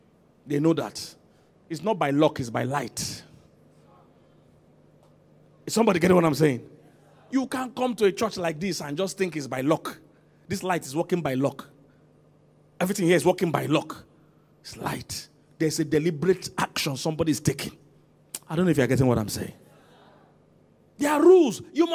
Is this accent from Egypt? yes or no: no; Nigeria; I'm a Nigerian, I know Nigerians.